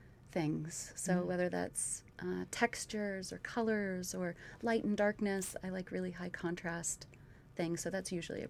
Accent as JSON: {"language": "English", "region": "Wyoming", "country": "United States", "said": "I'm from Wyoming, and so there's a whole lot of nothing there."}